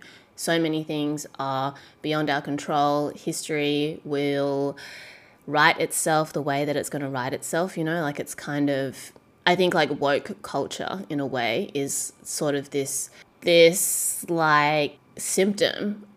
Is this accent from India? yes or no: no; Australia; born there; I'm from Australia, like, I was born here.